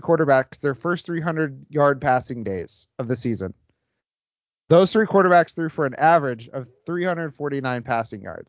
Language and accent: English; California, United States; accent: NorCal; Did my hella NorCal accent come out?